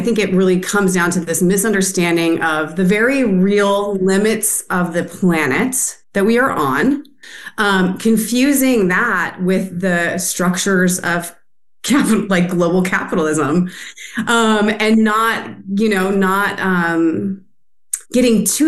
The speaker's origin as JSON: {"language": "English", "town": "Eugene", "region": "Oregon", "country": "United States", "tie": "born or raised there", "said": "So I was born and raised on Kalapuya Ilihi, which is currently called Eugene, Oregon, and really grew up just steeped in, environmental activists."}